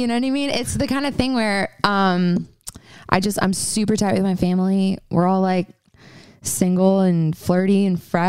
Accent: Virginia, United States; Oh, Virginia.

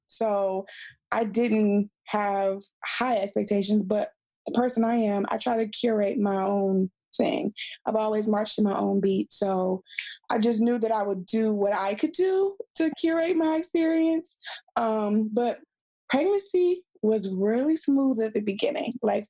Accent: Detroit, Michigan, United States; I'm from Detroit. You don't know what I've been through.

